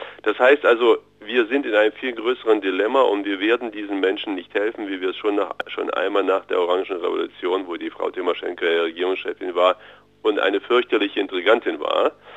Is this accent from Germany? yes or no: yes; Thuringia, Germany; Ich glaube, wir als Thüringer allein schaffen das nicht mehr.